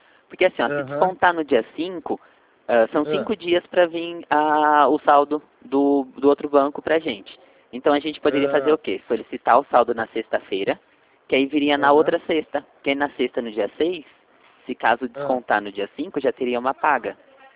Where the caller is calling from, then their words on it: São Paulo, Brazil; Então, a gente é aqui de São Paulo, do Telemarketing.